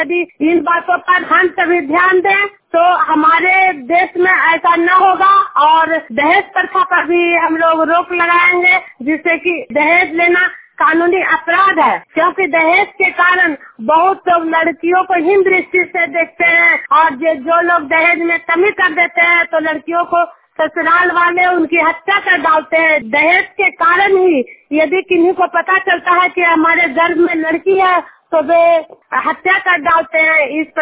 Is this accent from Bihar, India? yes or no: yes; Bihar, India; मैं नालंदा जिला हिंसा प्रखंड जुनियर गांव की निवासी हूँ